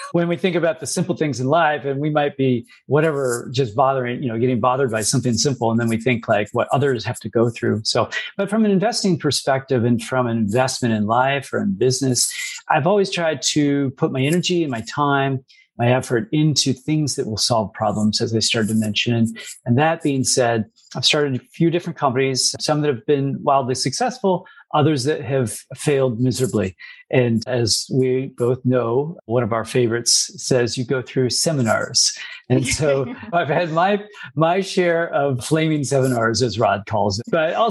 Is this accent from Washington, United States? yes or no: no; Ohio, United States; So for me, growing up in Ohio, a lot of my life has just been really about, my mother was a networker.